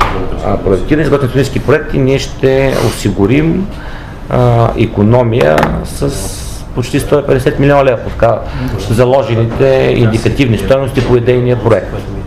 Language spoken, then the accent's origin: Bulgarian; Northern Bulgaria, Bulgaria; аз съм от Северна България и от този район